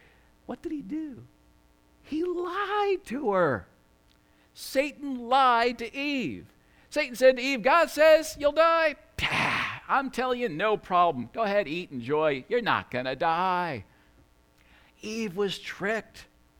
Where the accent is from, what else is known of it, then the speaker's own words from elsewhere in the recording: Northeast, United States; See, I grew up in the Northeast, and, you know, they make up silly songs there, I guess.